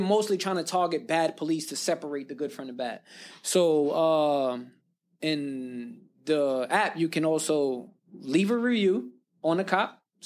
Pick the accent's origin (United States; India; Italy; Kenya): United States; Brooklyn, New York; growing up, I'm from the projects. I'm from Canarsie Project, Brookline Projects and shit like that.